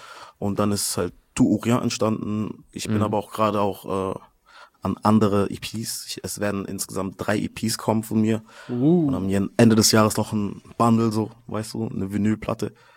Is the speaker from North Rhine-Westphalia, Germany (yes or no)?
no; Karlsruhe, Baden-Württemberg, Germany; Eine kleine Hommage an meine Heimatstadt, ja, Karlsruhe.